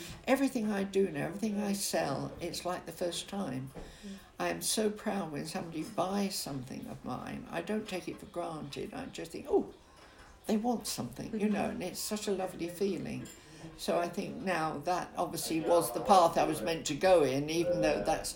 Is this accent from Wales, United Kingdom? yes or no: no; London, United Kingdom; because I came from the East End of London, everyone around there was very, very, very posh, very well heeled, which is meaning very well off.